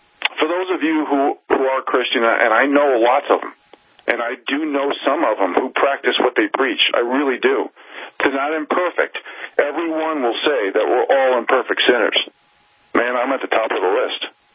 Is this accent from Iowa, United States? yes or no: no; New York City, New York, United States; now in Montana, United States; I mean, here in Montana, when I dreamed growing up in New York City, I dreamed about coming here and being a mountain man